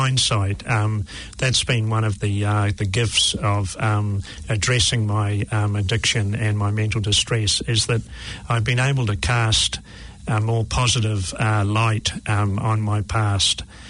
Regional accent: Waiheke Island, Auckland, New Zealand; I grew up on Aritangi Beach on Waiheke Island

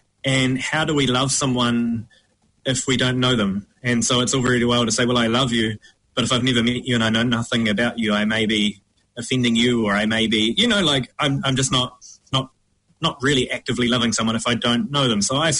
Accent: Christchurch, Canterbury, New Zealand; I was brought up in Christchurch, which is not very multicultural anyway, and is quite conservative.

